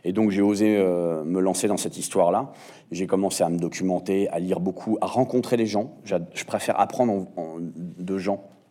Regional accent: France; Moi, je suis français, je vis en région parisienne, je travaille depuis 35 ans, presque 40 ans dans le cinéma

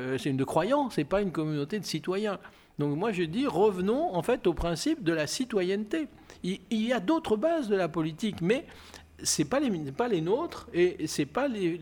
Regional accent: Lyon, Auvergne-Rhône-Alpes, France; Moi, je suis lyonnais et je tiens à mon identité lyonnaise.

